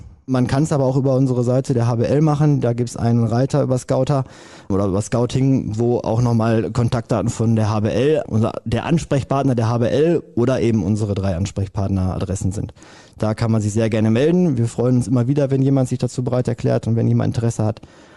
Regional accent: Hamm, North Rhine-Westphalia, Germany; ich komme aus Hamm, wenn ich jetzt gucke, um meine Vereine zu erreichen

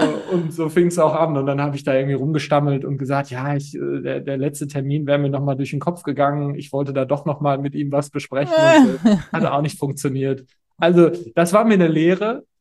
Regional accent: North Rhine-Westphalia, Germany; es gibt bei uns in Nordrhein-Westfalen gibt es den Namen Horst

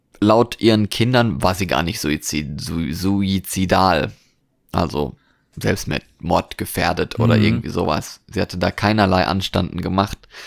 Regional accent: Bergen, Vestland, Norway; moved away; Ich habe jetzt hier wieder mal einen Fall aus meiner alten Heimat mitgenommen. Nicht aus Bergen direkt, aber aus Norwegen.

